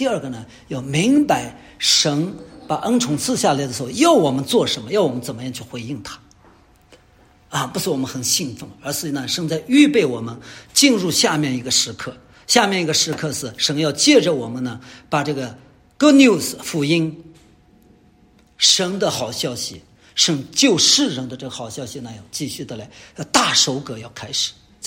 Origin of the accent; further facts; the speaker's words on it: China; 当然我们中国人努力是正常的应该的